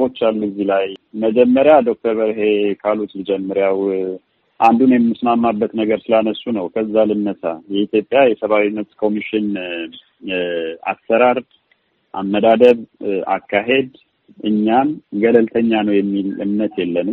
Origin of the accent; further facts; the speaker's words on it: Tigray, Ethiopia; born there; እኔ እያወራሁ ያለሁት አሁን ትግራይ ውስጥ ከደፈሯት በኋላ ባዕድ ቁሳቁስ አካሏ ውስጥ ያስገቡባት ሴት እኔ የተወለድኩበት አካባቢ ነው ያለች